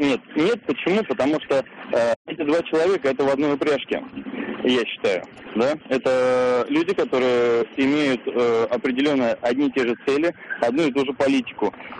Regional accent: Moscow, Russia; Я родился и вырос в Москве.

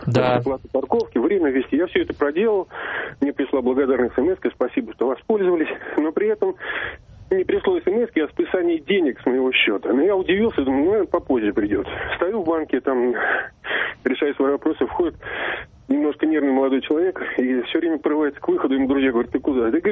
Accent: Moscow, Russia; я из Москвы, да. … из Москвы.

